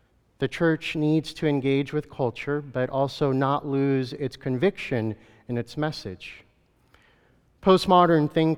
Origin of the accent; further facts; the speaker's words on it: Kentucky, United States; So a simple truth that I am an American Salvadorian man who was raised in Kentucky and a Christian